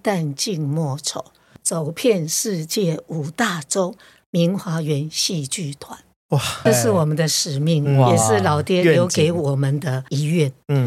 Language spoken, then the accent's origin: Chinese; Taiwan; 心里想一想，不是的，我是台湾的。